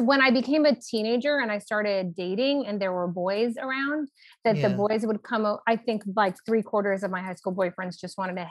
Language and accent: English; Los Angeles, California, United States; I grew up in Los Angeles, California, Hollywood adjacent.